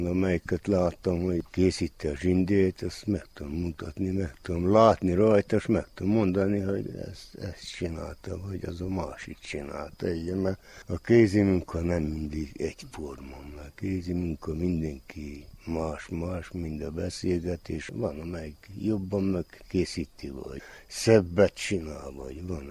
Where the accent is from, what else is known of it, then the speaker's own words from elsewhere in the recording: Székelyvarság, Harghita, Romania; Székely-Varsa, Talas Bercsi lakós. Itt is születtem, ma 81 éve.